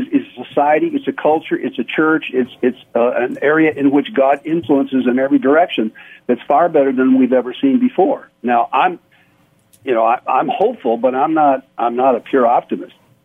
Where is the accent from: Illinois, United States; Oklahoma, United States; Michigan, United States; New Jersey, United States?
Michigan, United States; When I grew up in Michigan, I was a preacher's kid, grew up in Michigan